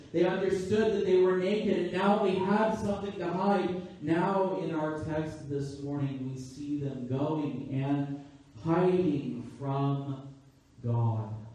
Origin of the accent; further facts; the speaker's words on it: Los Angeles, California, United States; I grew up in Los Angeles, in the greater Los Angeles area, in a place called the San Fernando Valley. And so, as I have often joked before, if sometimes you hear me say the term like quite often, that's exactly why. I'm from the valley.